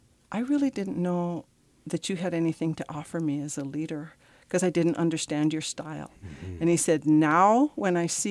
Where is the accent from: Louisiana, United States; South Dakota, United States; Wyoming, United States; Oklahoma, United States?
South Dakota, United States; Pine Ridge; Well, I'm originally from Pine Ridge, South Dakota. I grew up on the reservation. I am the daughter of a Native father and British mother.